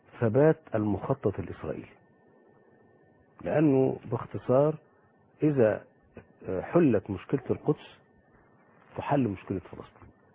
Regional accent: Egypt; وهذا الكتاب ترجم سنة 78 عندنا في مصر قبل مباحثات كامب ديفيد

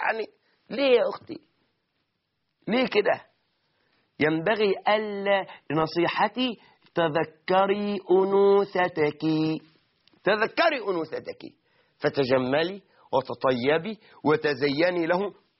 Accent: Egypt

